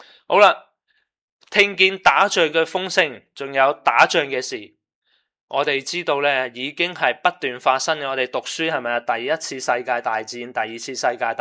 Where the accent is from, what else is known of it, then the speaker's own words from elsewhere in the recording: Hong Kong; 系对我哋香港人嚟讲咧，系好唔容易啊，因为我哋未香港都冇地震咧